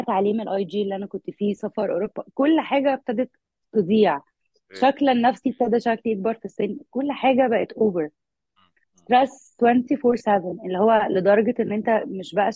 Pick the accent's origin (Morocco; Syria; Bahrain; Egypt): Egypt; Alexandria, Alexandria Governorate; now in Cairo, Egypt; اول حاجه انا اصلا من اسكندريه، فاي ريلوكيتد وجيت القاهره